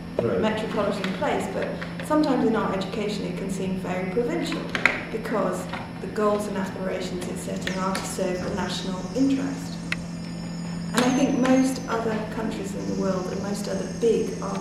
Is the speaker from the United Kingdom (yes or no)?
yes; London, United Kingdom; because I come from London